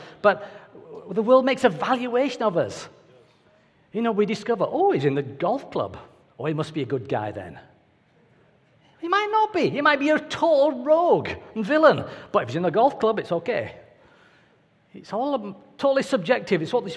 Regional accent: United Kingdom; too many of us, maybe because we're British

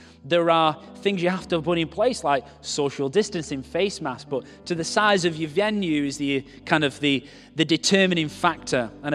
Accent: Wigan, North West England, United Kingdom; It's not just because I'm from Wigan, from TCC.

